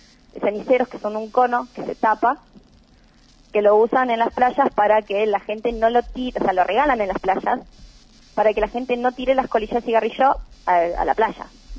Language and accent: Spanish; Buenos Aires, Argentina; soy de provincia de Buenos Aires, y es muy complejo sacar el permiso.